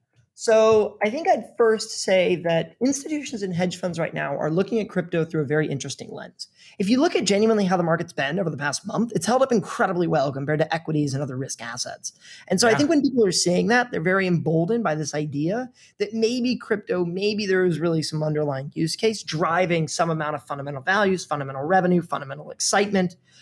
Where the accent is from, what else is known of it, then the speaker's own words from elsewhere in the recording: Missouri, United States; For those that maybe don't know me … I grew up in the Midwest in Missouri.